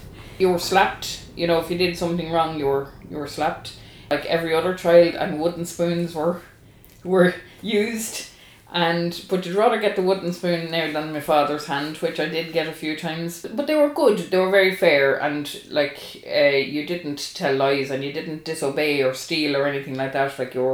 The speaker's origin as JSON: {"language": "English", "town": "Bettystown", "region": "County Meath", "country": "Ireland", "tie": "born or raised there", "said": "We grew up in Bettystown in Eastmead. I was born on the Eastern Road. We moved to, my dad and mum bought a pub then in 1960, and we moved in when I was two. We lived over a pub"}